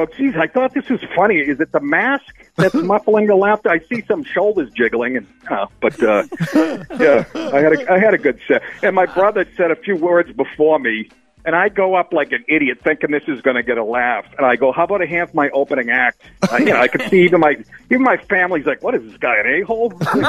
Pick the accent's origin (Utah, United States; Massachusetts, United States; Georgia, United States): Massachusetts, United States; North Shore; This town reminds me of when I grew up in North Shore, Massachusetts, in the it's like the 70s.